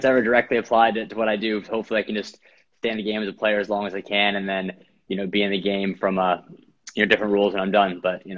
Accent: St. Louis, Missouri, United States; Yeah, so obviously I was from St. Louis, so a lot of Midwest schools, kind of Big Ten type of schools.

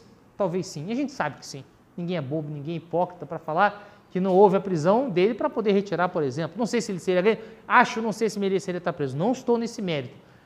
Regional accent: Florianópolis, Santa Catarina, Brazil; also born or lived in Viçosa; Eu sou de Florianópolis

